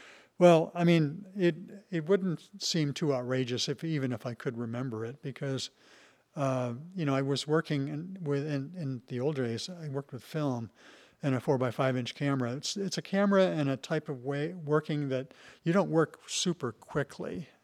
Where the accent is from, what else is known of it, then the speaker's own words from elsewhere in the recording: Idaho, United States; moved away as an adult; I came from Idaho, and it was February, and the first thing I noticed was it was nice and warm